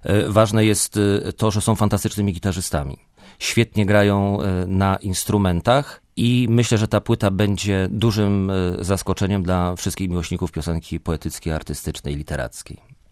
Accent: Gdańsk, Pomeranian Voivodeship, Poland; moved away as an adult; also born or lived in London; Urodziłem się w Gdańsku, spędziłem w Trójmieście 30 lat, później wyjechałem na 7 lat do Londynu.

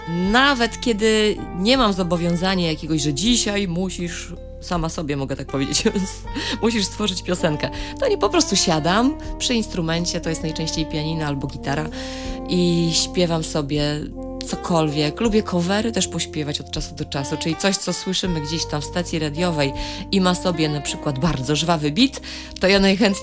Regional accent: Połczyno, Pomeranian Voivodeship, Poland; najpierw odwiedzamy moją rodzinną wieś Połczyno i mój rodzinny dom.

